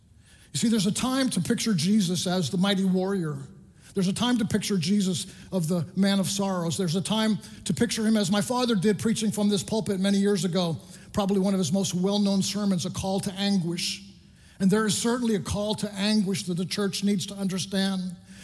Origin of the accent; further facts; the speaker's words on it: Long Island, New York, United States; we grew up in Long Island and we went to Bethpage Assemblies of God